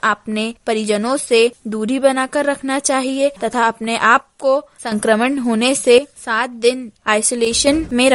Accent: Balwada, India; मैं ग्राम बलवाड़ा से हूं।

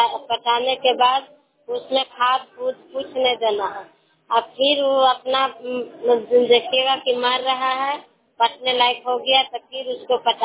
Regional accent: India; घर सहरिया बेलदारी, दिसुआ प्रखंड के रहने वाले हूँ।

